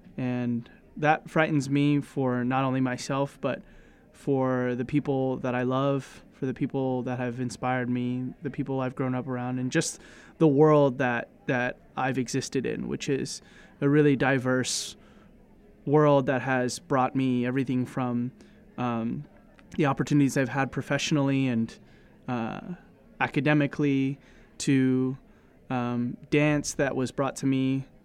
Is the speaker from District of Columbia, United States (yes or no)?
no; Seattle, Washington, United States; I was born and raised in Seattle.